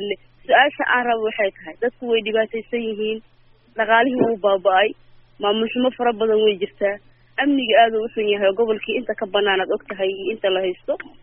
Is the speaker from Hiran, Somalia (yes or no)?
yes; Beledweyne, Hiran, Somalia; aniga waxaan kasoo jeedaa Iran, aan kasoo jeedaa gaar ahaan magaalada Baladweyne aan ku dhashay